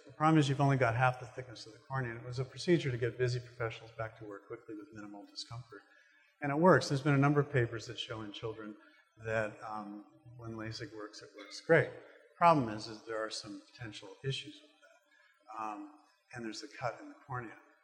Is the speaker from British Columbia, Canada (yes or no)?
no; Calgary, Alberta, Canada; I'm from Calgary, Alberta. I trained in California.